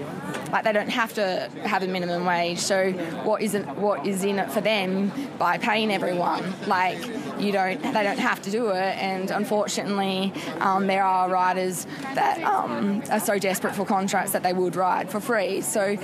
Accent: South Australia, Australia; now in Girona, Spain; I grew up in South Australia

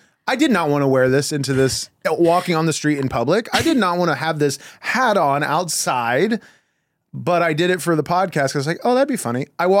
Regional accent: Florida, United States; I grew up in Florida mm-hmm. and like I had great Halloweens when I was a kid

